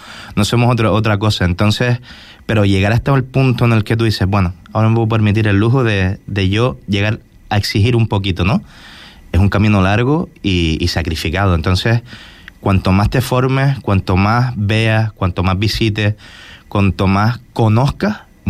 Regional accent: Gran Tarajal, Canary Islands, Spain; Majorero, criado en Gran Tarajal y después pues estudié cocina

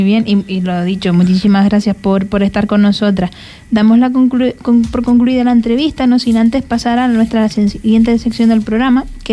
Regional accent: Fuerteventura, Canary Islands, Spain; yo cada vez que voy fuera y tengo que explicar que soy de Fuerteventura

